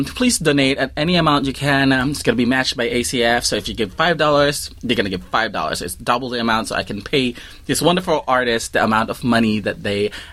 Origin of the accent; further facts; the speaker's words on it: Philippines; Because, like, growing up in the Philippines, it's what the Filipino Catholicism is about.